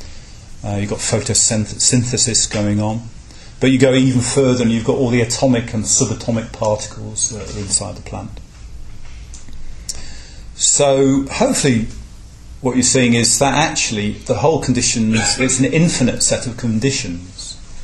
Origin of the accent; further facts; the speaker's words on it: Midlands, United Kingdom; growing up in the Midlands. In the 1970s and 1980s, my family conditions.